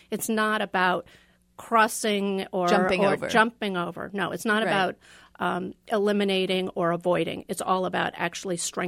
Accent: New York, United States; I'm a New Yorker, so for a quarter of a mile, I know is only five blocks.

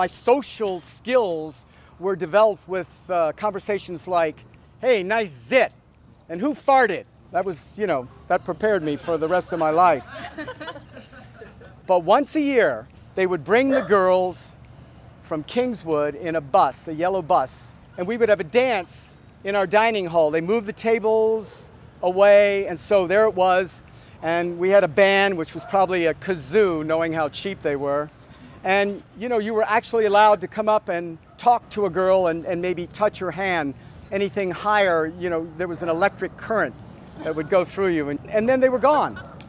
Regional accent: Virginia Beach, Virginia, United States; I grew up in Virginia Beach, Virginia, a little after the Civil War. Actually the 1950s, but the principle is the same, because growing up in that part of Virginia, Tidewater, womanhood was sacrosanct.

